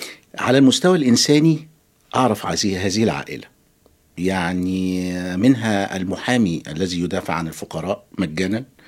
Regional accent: Damietta, Damietta Governorate, Egypt; كطفل كنت أساسا من دمياط، أبي من دمياط يعني، ففي الأجازات الصيفية كنت بشوفها رؤية العين

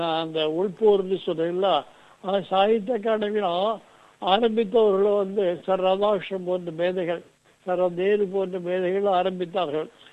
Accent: Thiruvananthapuram, Kerala, India; என்னோட தாய்மொழி வந்து தமிழ். அதாவது மலையாள தலைநகராக இருந்தாலும் கூட இங்கு ஒரு 40% இருக்கிறவர்கள் மலையாளிகள் மட்டுமே தமிழர்கள் தான் இருக்காங்க. அந்த தமிழர்களுக்கிடையில் ஒரு குடும்பம் தான் என்னுடைய குடும்பம்.

